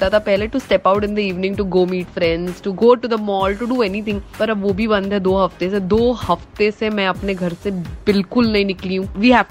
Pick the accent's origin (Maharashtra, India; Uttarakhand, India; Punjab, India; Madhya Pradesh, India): Maharashtra, India; Mumbai; मैं मुंबई से हूँ, मैं मुंबई से घर से काम कर रही हूँ।